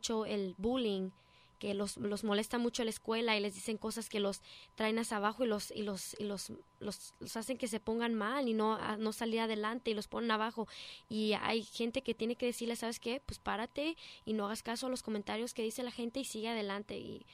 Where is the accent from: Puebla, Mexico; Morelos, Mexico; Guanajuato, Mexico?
Puebla, Mexico; Bueno, pues yo soy de Puebla, México